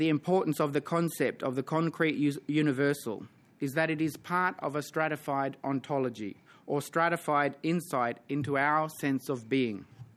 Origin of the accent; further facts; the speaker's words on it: Bundaberg, Queensland, Australia; in my hometown, Bundaberg, and I'm fishing in the Burnett River, knowing that my people have done this for thousands of years, my sense of being Aboriginal is very strong.